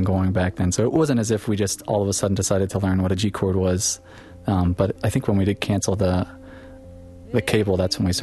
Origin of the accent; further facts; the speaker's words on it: Southeast, United States; You know, we're from the Southeast, and it's nice to come to the Midwest and say that we have these sort of Appalachian roots.